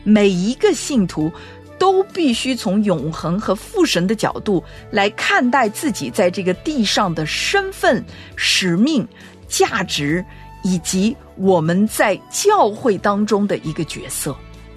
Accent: China; 你知道我们中国人的默想是说，你要把自己的心放空

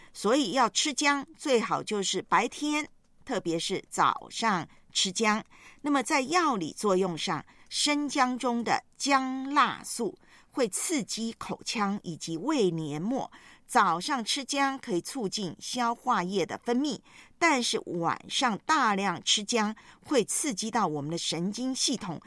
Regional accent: Guangdong, China; 咱们广东这边呢就是女人生产之后坐月子要分享那个什么姜醋

